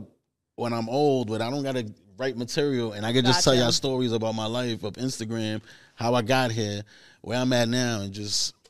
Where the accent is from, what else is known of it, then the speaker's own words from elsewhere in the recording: New York City, New York, United States; We were from the Bronx.